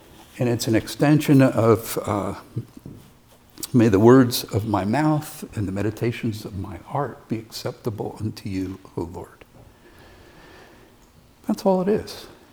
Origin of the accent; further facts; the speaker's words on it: New Jersey, United States; now in Tennessee, United States; Well, I'm from New Jersey, and I moved to Tennessee, to West Tennessee. Not middle, not east, because they're different.